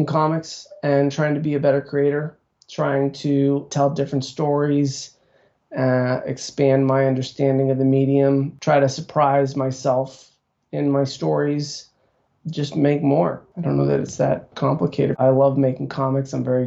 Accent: Midwest, United States; I grew up in the Midwest.

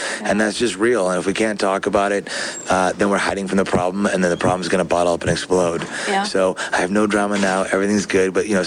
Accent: Michigan, United States; To me, producing, editing, directing, and cinematography, when I grew up in Michigan, was the same.

